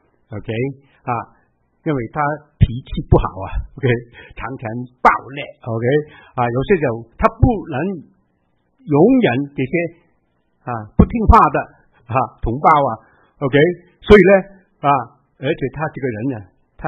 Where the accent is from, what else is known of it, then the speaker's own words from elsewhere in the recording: Hong Kong; 我本来是香港人，在粤语教会里面服侍的